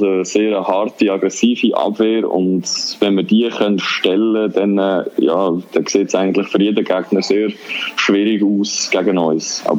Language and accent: German; Aargau, Switzerland; Ja, also mal als Aargauer in Bern musst du wirklich...